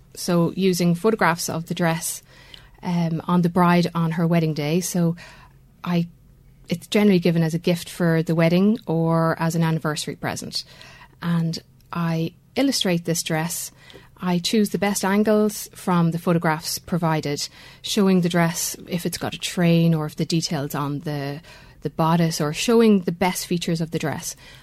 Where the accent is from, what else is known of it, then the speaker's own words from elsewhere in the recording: Dromiskin, Leinster, Ireland; I am from Dromiskin, yeah.